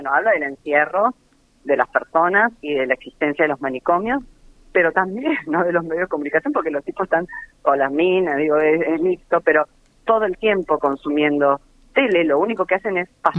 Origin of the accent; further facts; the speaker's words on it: Tigre, Buenos Aires Province, Argentina; yo soy del Delta de Tigre, de una isla, ¿no?